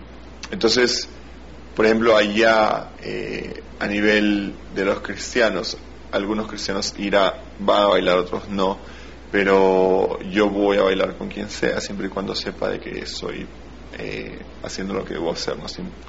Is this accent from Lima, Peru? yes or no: yes; Lima, Peru; now in United Kingdom; yo crecí en Lima, donde hay mucha gente. Entonces, en Escocia hay mucho campo abierto y la ciudad donde yo vivo es pequeña.